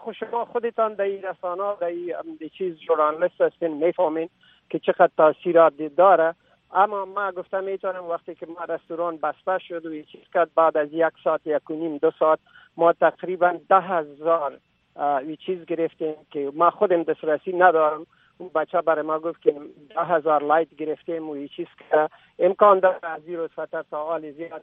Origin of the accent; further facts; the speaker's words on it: Afghanistan; من یک افغان هستم و ضمنش مسلمان هستم